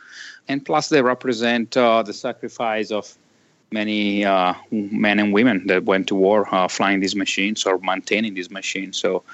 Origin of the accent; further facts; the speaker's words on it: Italy; English is a second language; Growing up in Italy, you can't avoid history. It's in your face.